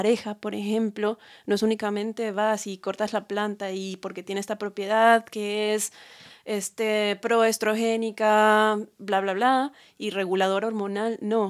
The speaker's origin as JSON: {"language": "Spanish", "region": "Mexico City", "country": "Mexico", "tie": "born or raised there", "said": "yo, por ejemplo, soy originaria de Ciudad de México"}